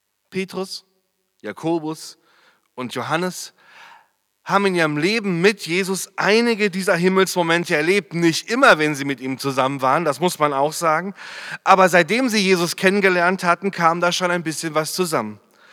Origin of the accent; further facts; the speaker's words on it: Freiburg, Baden-Württemberg, Germany; ich komme aus Freiburg, ziemlich weit weg aus dem Ruhrgebiet.